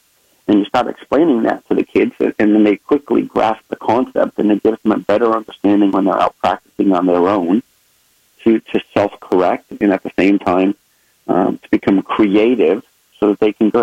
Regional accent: Rhode Island, United States; up in my hometown, up in Rhode Island.

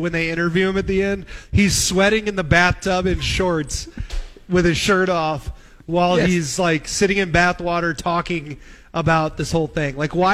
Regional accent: Kansas City, Missouri, United States; also born or lived in Nebraska; Guys, I grew up outside of Camaro Head, all right? Like, of course, down in Missouri, Kansas City, we had mullets. When I got it to Nebraska, people were like, hey, man, that was about 10 years ago.

